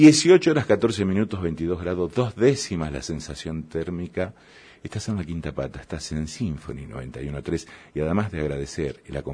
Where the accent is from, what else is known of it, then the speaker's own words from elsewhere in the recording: Argentina; Somos vulnerables, somos argentinos.